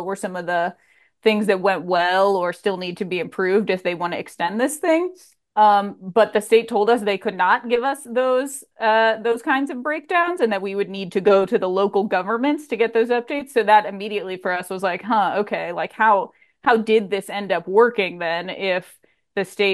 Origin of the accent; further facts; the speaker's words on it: Midwest, United States; I'm from the Midwest as well